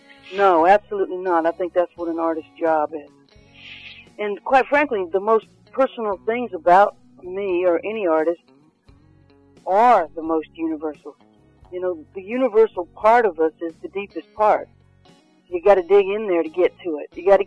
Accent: Baton Rouge, Louisiana, United States; So I'm a Southerner born and raised in Baton Rouge, and so when I start to sing, it sounds country

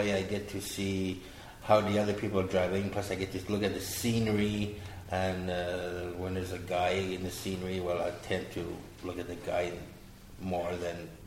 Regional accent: Ottawa, Ontario, Canada; I am from Ottawa in Canada, Ottawa, Ontario, Canada. It's like the national capital of Canada, and now that I'm retired, so at the age of 47 for medical reasons, but I tend to be in Montreal

